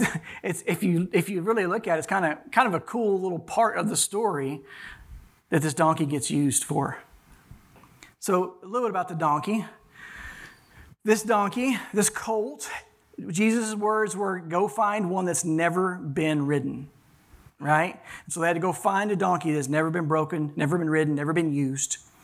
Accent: Texas, United States; in rodeos, we grew up in Texas, we watched a lot of rodeos

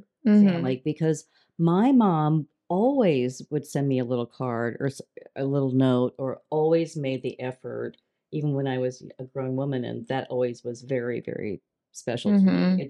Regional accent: Omaha, Nebraska, United States; Well, I grew up in Omaha, Nebraska. So it's a company that I love

